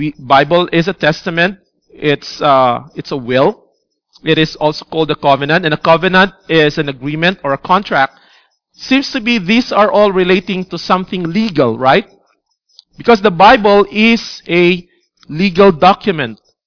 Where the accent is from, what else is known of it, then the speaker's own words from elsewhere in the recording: Philippines; born there; For me, I was born in the Philippines.